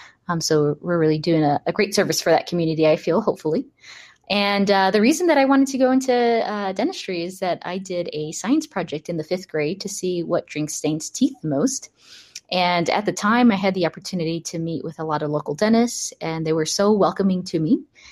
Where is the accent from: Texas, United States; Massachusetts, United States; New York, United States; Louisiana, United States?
Texas, United States; El Paso; I went to dental school in Houston. I'm from El Paso, Texas.